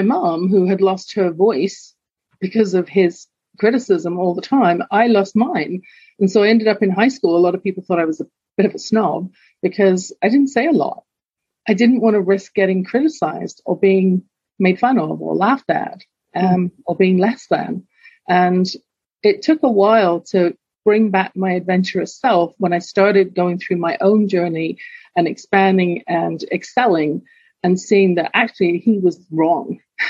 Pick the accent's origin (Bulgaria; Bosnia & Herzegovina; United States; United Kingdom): United Kingdom; London; now in Canada; You can tell from my accent, I wasn't born in Canada. I'm actually originally from London, England.